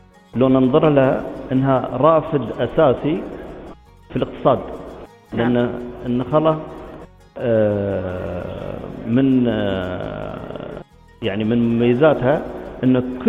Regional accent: Dubai, United Arab Emirates; عندنا في دبي

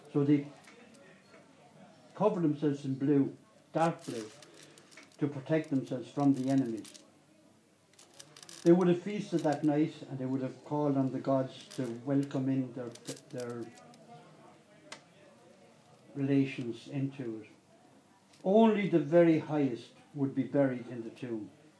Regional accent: Ireland; As Irish people, we never touched that.

